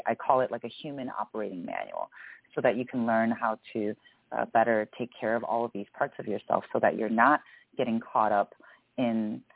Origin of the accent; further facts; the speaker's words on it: United States; born there; You know, my parents are Korean immigrants. They came to the States, and then I was born here in the States.